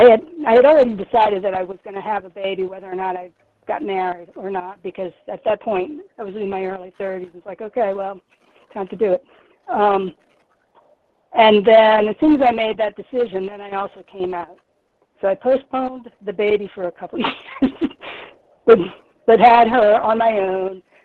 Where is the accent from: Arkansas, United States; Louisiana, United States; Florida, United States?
Louisiana, United States; New Orleans; I was born in New Orleans and grew up there. I was part of a very large Catholic family.